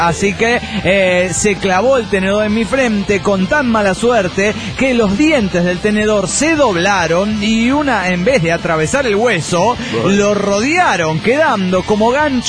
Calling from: Pachuca, Hidalgo, Mexico; de Pachuca, Hidalgo, México.

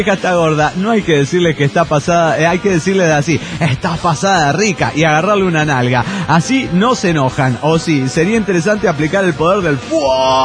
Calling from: Dallas, Texas, United States; de Dallas, Texas

